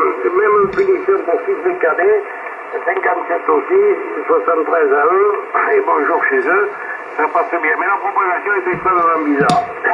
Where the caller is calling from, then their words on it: Arès, Nouvelle-Aquitaine, France; je ne suis pas Arcachon. Je suis loin d'Arcachon. Je suis à Arès.